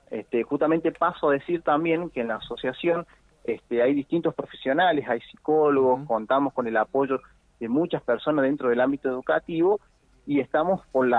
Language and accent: Spanish; San Luis, Argentina; Somos de San Luis Capital